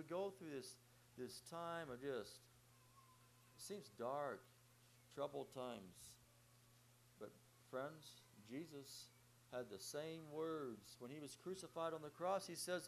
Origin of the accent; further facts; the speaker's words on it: Oklahoma, United States; I said I grew up in Western Oklahoma. We didn't hardly know what rocks were out there in our soil. We could dig down 50 foot and you wouldn't hit a rock in most places. I moved to Northeast Kansas.